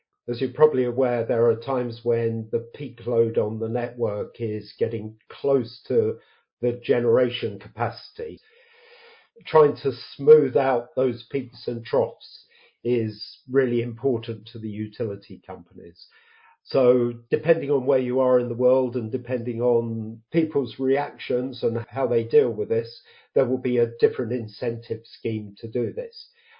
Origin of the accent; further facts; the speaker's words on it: England, United Kingdom; I'm English. I live in the UK.